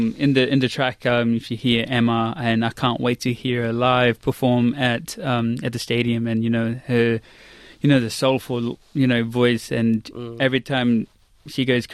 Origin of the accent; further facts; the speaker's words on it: Northern Territory, Australia; I'm a Yolngu man from Northeast Arnhem Land, top of Northern Territory.